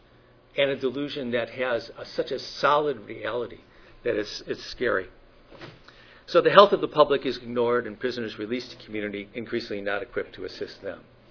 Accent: California, United States; You can tell I'm from California.

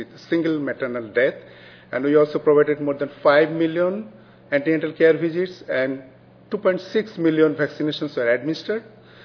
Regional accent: Bangladesh; I'm from Bangladesh.

